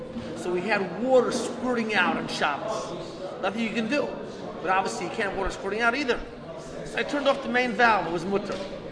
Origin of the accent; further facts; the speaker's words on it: Chicago, Illinois, United States; I grew up in Chicago. Chicago, Illinois, the home of the Chicago Cubs.